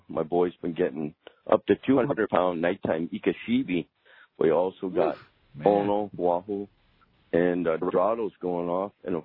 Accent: Big Island, Hawaii, United States; now in Honolulu, United States; Hey, I'm from Big Island. I'm over here in Honolulu recovering from fusion back surgery.

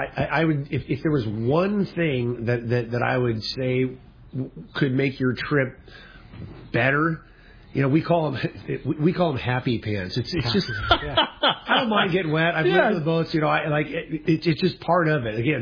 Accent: La Jolla, California, United States; my brother and I, my dad, we grew up in La Jolla also. That's where, you know, I went to Scripps Elementary, Bird Rock

